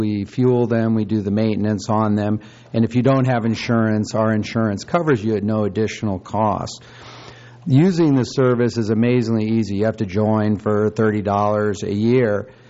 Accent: San Luis Obispo, California, United States; I'm from San Luis Obispo, and I'm the CEO of Funride.

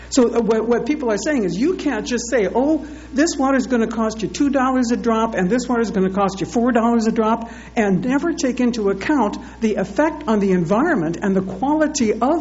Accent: the Dakotas, United States; born there; I was born back in the Dakotas.

